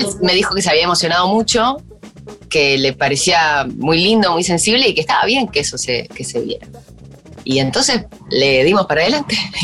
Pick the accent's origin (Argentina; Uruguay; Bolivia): Uruguay; Montevideo; yo nací en el Cerro de Montevideo y es para mí ese momento de mi vida lo que de alguna manera forjó mi personalidad